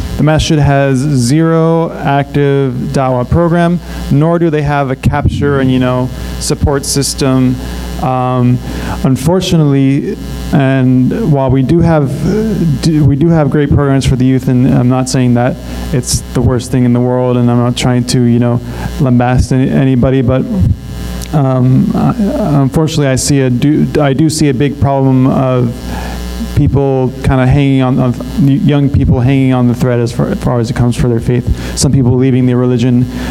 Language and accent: English; San Diego, California, United States; I'm from San Diego, California.